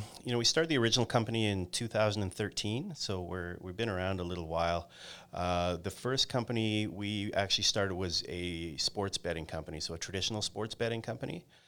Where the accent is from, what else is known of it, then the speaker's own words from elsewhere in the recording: Fort Langley, British Columbia, Canada; born there; So I am born in Fort Langley, so just outside of Vancouver. First person either side of my family born in Canada